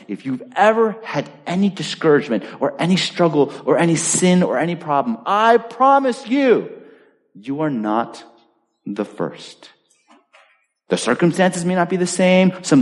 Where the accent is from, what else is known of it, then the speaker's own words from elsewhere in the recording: California, United States; At least when I grew up in California, they didn't even get our fourth quarter grades, apparently.